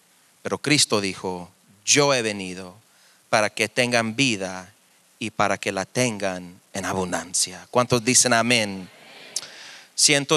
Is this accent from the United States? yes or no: yes; Washington, United States; Soy de la tercera generación, mexicano, americano. Y creciendo en las escuelas en el estado de Washington, perdí mi español completamente.